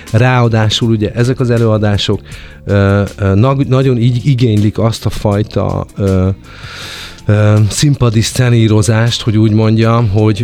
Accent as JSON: {"language": "Hungarian", "town": "Veszprém", "region": "Veszprém County", "country": "Hungary", "said": "én magam veszprémi vagyok"}